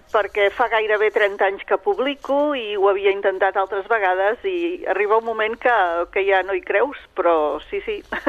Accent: Catalonia, Spain; first language Catalan; jo he optat per la meva llengua perquè escric sobre Catalunya, també em desplaço a altres llocs i tinc un llibre sobre Amèrica, però la meva primera llengua és el català

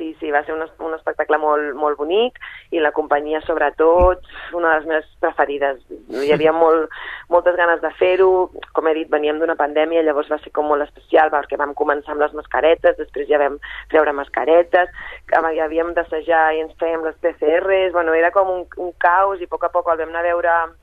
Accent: Sabadell, Catalonia, Spain; ni a tu us conec, o sigui, som de Sabadell

